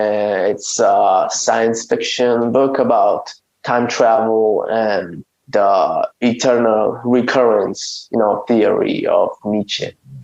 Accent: Italy; English is a second language; I will go with pizza, especially because I'm from Italy. I think I owe that to my land, pizza, okay.

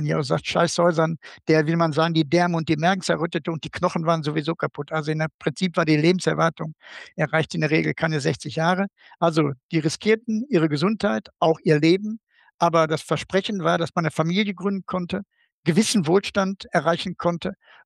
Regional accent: Gelsenkirchen, North Rhine-Westphalia, Germany; Meine Heimatstadt Gelsenkirchen hatte 1870 knapp 1.000 Einwohner und 1914 30.000 Einwohner.

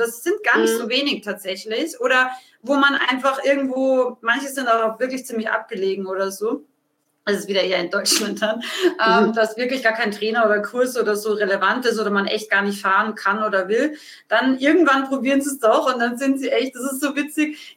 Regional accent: Austria; ich habe als Österreicherin immer gedacht, jetzt gehe ich nach München

